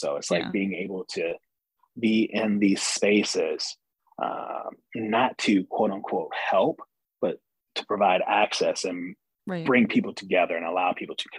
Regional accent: Milwaukee, Wisconsin, United States; I'm from Milwaukee. I'm from the 53206 zip code and spent time in the Washington Park area.

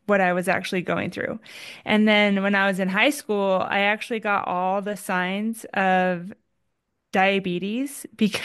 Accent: Oregon, United States; now in Boise, United States; I am currently by Boise, Idaho. Originally, I'm from like an hour away in Oregon in a small farming town. But yeah, right now I'm in Boise.

